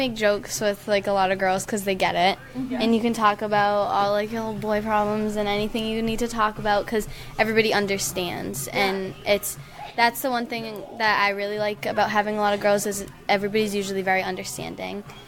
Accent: Wareham, Massachusetts, United States; I'm 16 and I'm from Wareham.

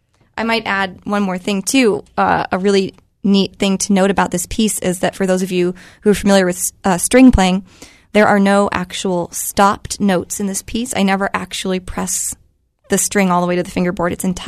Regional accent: Fairbanks, Alaska, United States; all the incredible opportunities Katie and I both had here growing up in Fairbanks.

